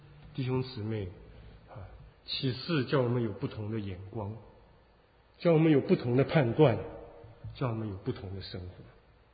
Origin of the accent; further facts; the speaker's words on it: Taipei, Taiwan; 因为我那时候住在台北学院，我们从台湾来的可能有人知道